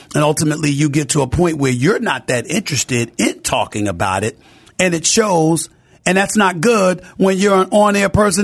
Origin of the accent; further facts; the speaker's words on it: Queens, New York, United States; because I'm from Queens, New York, so I brought up some Queens names.